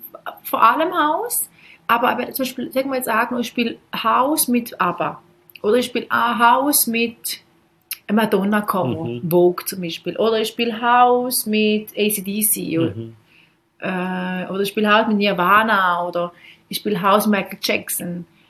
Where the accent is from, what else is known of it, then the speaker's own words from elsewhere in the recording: Switzerland; hey, wir könnten uns echt wünschen, mit so einem Club bei uns in der Schweiz.